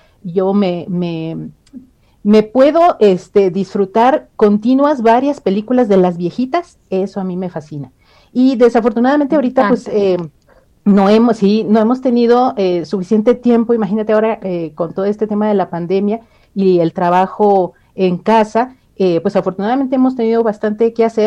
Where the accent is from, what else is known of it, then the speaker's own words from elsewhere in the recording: Mexico; now in Bogotá, Colombia; yo soy mexicana, tengo ya un poco de tiempo viviendo aquí en Bogotá, alrededor de 10 años.